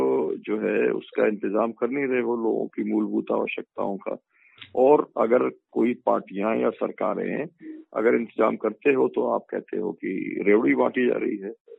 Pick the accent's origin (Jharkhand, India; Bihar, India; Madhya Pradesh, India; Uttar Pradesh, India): Madhya Pradesh, India; Parmandal; मेरे यहाँ पर परमंडल जो मेरा गांव है वहाँ पे 1200 महिलाएं हैं